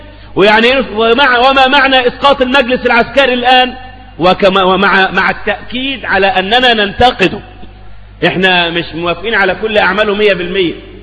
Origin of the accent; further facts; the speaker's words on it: Egypt; ما عادش عندنا في مصر الآن غير الجيش بس